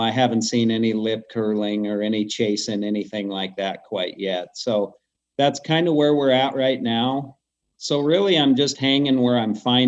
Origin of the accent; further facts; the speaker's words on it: Bozeman, Montana, United States; Yeah, to give you a background to who I am, I was born and raised in Bozeman, Montana.